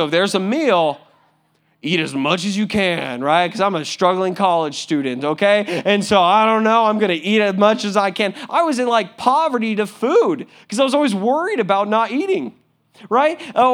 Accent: California, United States; because I'm a Californian home and grown organic, you know, guy. Like I like Southern California food.

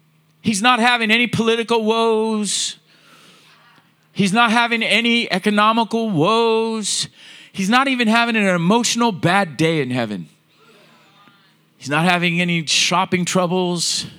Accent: Oceanside, United States; I was raised in Oceanside.

